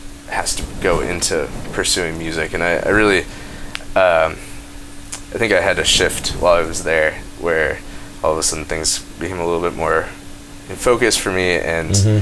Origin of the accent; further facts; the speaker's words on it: Madison, Wisconsin, United States; Yeah, I'm from Madison originally.